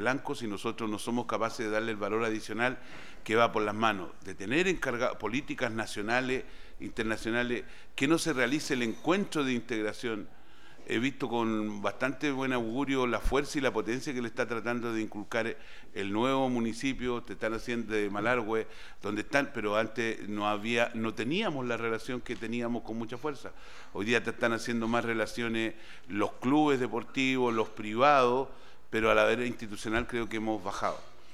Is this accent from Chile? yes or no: yes; Chile; Creo que nosotros como gobierno chileno, como Chile, de lo que nosotros éramos hace 30 años atrás